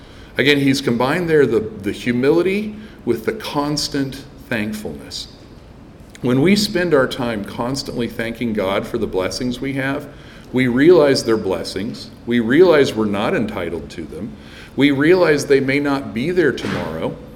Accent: Texas, United States; I have had air conditioning my whole life growing up in Texas.

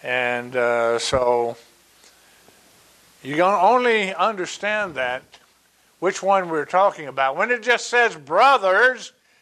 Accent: Athens, Georgia, United States; born there; I was born in Athens, Georgia in 1942, about a month after Pearl Harbor.

